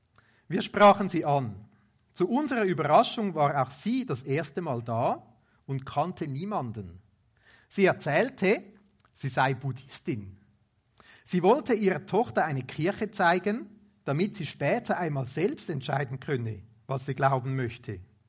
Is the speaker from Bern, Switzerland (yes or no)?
no; Wallisellen, Zurich, Switzerland; Ich bin aufgewachsen in Wallisellen, ist auch ganz in der Nähe.